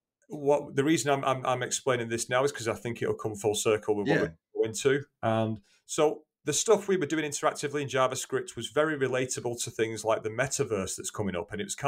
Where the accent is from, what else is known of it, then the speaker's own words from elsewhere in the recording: North West England, United Kingdom; So I'm from Greater Manchester in the UK. I have been around the world.